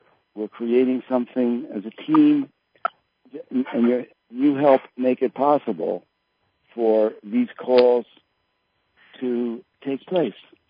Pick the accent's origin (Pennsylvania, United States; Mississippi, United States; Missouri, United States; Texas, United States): Pennsylvania, United States; Philadelphia; born there; You know, I was born in Philadelphia.